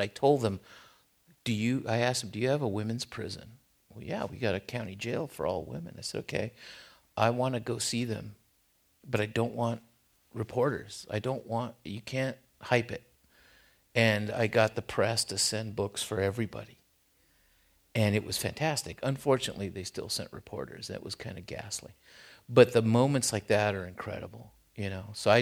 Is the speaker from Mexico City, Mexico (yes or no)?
no; Tijuana, Baja California, Mexico; accent: Tijuana; first language es; English is a second language; moved away; also born or lived in San Diego; I was born in Tijuana. Spanish was my first language. I grew up in the barrio. I had a strong Tijuana accent when I spoke English. And I didn't know anything was weird until I moved to a little white suburb, Claremont, San Diego.